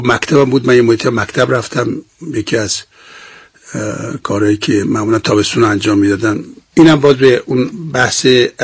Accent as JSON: {"language": "Persian", "region": "Yazd", "country": "Iran", "tie": "born or raised there", "also_born_or_lived": "Khur and Biabanak", "said": "به نام بیازی که اونجا متولد شدم. تا کلاس پنجمم در اونجا بودم ابتدایی، که حالا ماجرای مدرسه هم خیلی جالبه که بگم براتون. بعد دیگه اومدم یزد و دیگه دیپلم رو یزد گرفتم."}